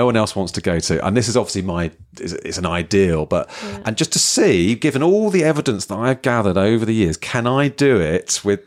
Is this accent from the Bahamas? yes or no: no; London, United Kingdom; I'm from London